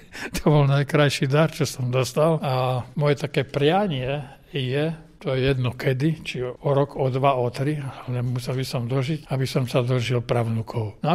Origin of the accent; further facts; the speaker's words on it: Poltár, Banská Bystrica Region, Slovakia; Ja nie som z mesta, z Bratislavy, ale z Poltára, to je také malé okresné mestečko, ale predtým to bolo skôr taká ako po česky vesnica.